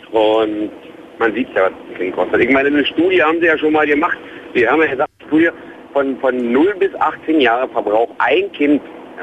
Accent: Brandenburg an der Havel, Brandenburg, Germany; ich komme nur aus Brandenburg an der Havel, aus der Stadt direkt selber

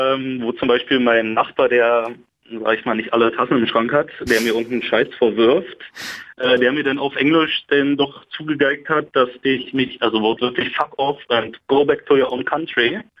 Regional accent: Brandenburg, Germany; also born or lived in Berlin; sagen wir gerade als Brandenburger und Berliner, haben wir dann doch schon mehr Vorurteile gegenüber Polen

